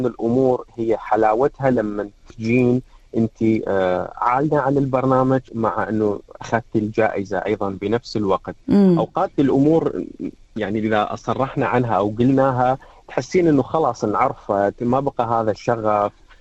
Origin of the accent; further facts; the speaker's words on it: Iraq; accent: Iraqi; أفضل يكون بلهجتي باللهجة العراقية.